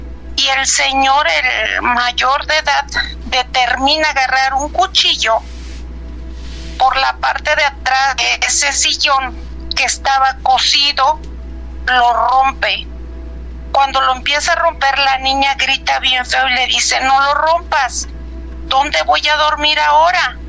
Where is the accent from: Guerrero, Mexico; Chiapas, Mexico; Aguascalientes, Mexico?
Guerrero, Mexico; yo soy del estado de Guerrero.